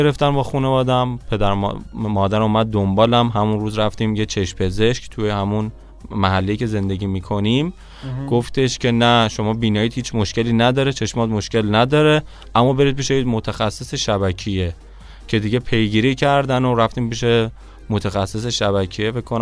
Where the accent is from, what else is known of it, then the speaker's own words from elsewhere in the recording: Tehran, Tehran Province, Iran; born there; بله متولد تهران.